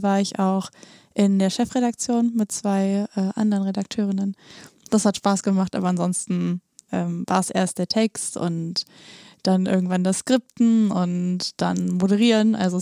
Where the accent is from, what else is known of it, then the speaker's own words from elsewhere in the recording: Berlin, Germany; Ich bin Studentin und arbeite im Ehrenamt bei Jupp Berlin in der Jugendredaktion. Ich komme aus Steglitz-Zehlendorf